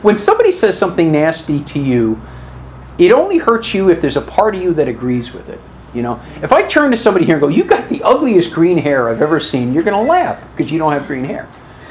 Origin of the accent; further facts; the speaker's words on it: New York, United States; You know, again, I come from New York, and I kept from this alcoholic family